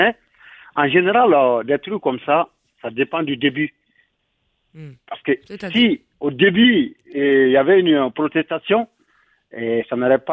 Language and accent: French; Mali; Parce que beaucoup de Maliens, moi en tant que Malien